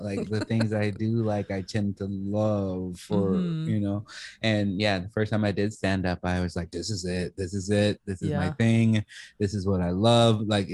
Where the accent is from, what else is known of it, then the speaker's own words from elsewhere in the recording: Chicago, Illinois, United States; Growing up in Chicago, she always wanted to instill us with culture and show us that, you know, life was bigger than Southside Chicago.